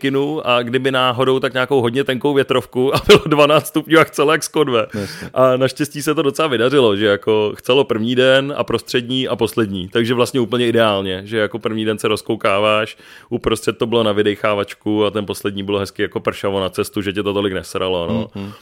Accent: Prague, Czechia; jako my rodilí Pražáci, který to tady máme protrajdený horem spodem

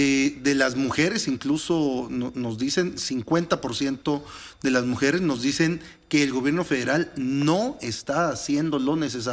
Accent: Mexico

